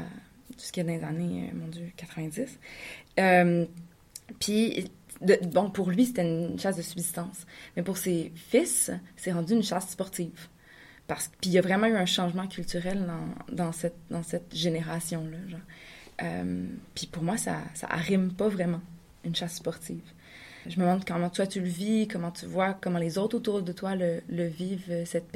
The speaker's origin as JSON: {"language": "French", "region": "Quebec", "country": "Canada", "said": "Par chez moi, je viens de la Haute-Outaouais, il y a comme vraiment moins d'orignaux."}